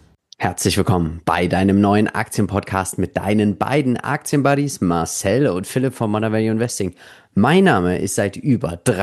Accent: Hannover, Lower Saxony, Germany; Ja, ich bin ja in Hannover aufgewachsen und auch dort geboren.

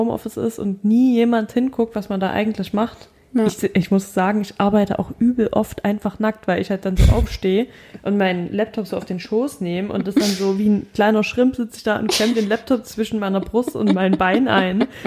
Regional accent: Germany; ich komme aus Deutschland.

